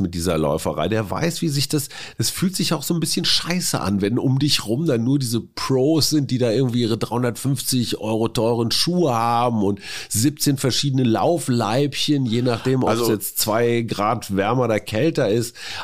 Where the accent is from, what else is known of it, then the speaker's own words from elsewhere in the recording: Münster, North Rhine-Westphalia, Germany; Ich komme aus Münster und war nie besonders sportlich.